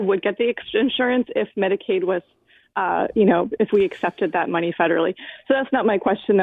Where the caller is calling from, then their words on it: Pownal, Maine, United States; I'm actually one of the people affected by the health care issue in Maine.